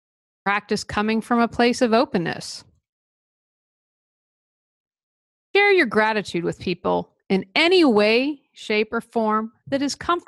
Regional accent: the South, United States; I am from the South and had to learn about bless your heart.

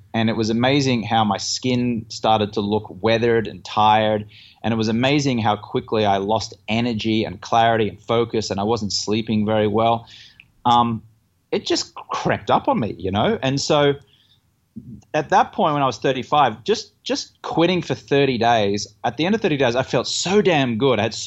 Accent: Australia; also born or lived in England; now in Los Angeles, United States; growing up in Australia and then again in England, and then when I first came to Los Angeles.

